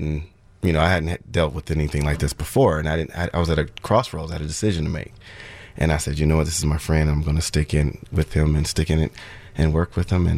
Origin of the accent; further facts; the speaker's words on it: Toledo, Ohio, United States; Toledo. Toledo